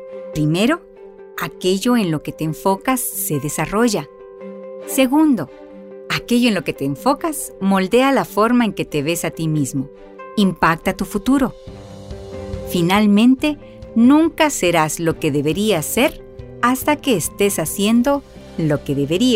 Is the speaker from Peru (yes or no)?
no; Tecpan, Chimaltenango, Guatemala; Imparto clases en 3 escuelas en Tecpan, de donde soy originaria.